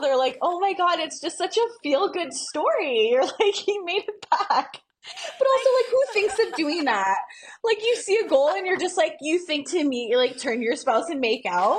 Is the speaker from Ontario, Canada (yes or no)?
yes; Toronto, Ontario, Canada; But then, again, I'm from Toronto, like, outside of Toronto.